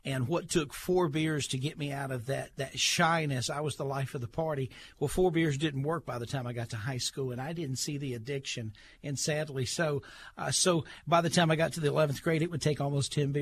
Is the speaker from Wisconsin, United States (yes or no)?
no; Clemson, South Carolina, United States; because I grew up in the Clemson area, my all-time childhood dream was to play Clemson football.